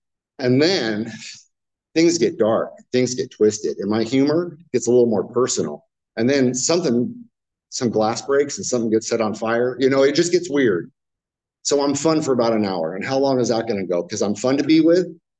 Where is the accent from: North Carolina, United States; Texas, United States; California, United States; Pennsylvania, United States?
California, United States; Garden Grove; And born and raised in Garden Grove, especially early to mid 90s, it was phenomenal.